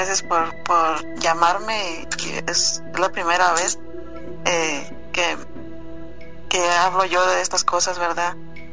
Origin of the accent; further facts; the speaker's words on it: Hidalgo, Mexico; Esto es allá en México, en Hidalgo. Yo soy de Hidalgo.